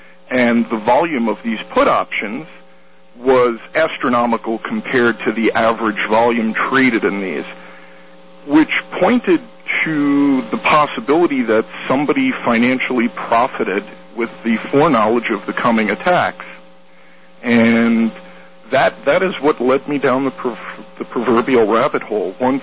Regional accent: New York, United States; moved away as an adult; Well, Dr. Stan, I grew up in New York, and I left New York a little bit over 20 years ago. But my family still lives there

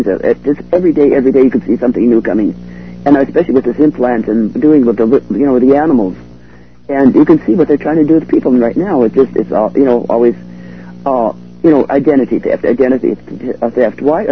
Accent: Montana, United States; raised Catholic, and I believed all of that saints and all the other stuff that they were taught as kids. And some woman, I grew up in Montana

